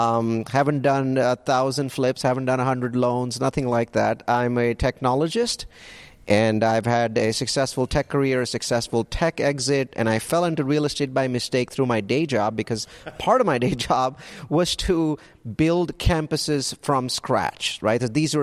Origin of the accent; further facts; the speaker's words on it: India; moved away as an adult; now in United States; Yeah, so I'm from India. I came to the U.S. in 97 as a network engineer